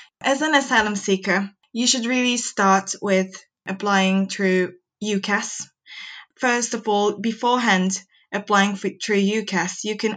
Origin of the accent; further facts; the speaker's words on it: Turkey; English is a second language; moved away as an adult; now in Newcastle, United Kingdom; I'm from Turkey, and this is my story. I moved to Newcastle in February 2020.